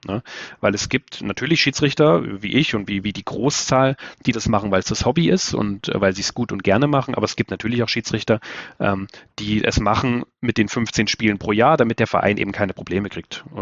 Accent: Friedrichroda, Thuringia, Germany; weil ich aufgewachsen bin in Friedrichroda. Das ist also eine Kleinstadt im Thüringer Wald.

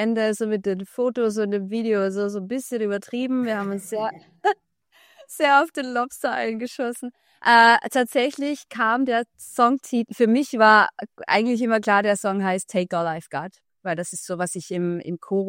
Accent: Austria; moved away as an adult; now in Cologne, Germany; sobald ich auch nach Österreich fahre, rutsche ich zurück in meinen Dialekt, in meine Art und Weise zu reden, wie ich das, bis ich 25 Jahre alt war, getan habe.

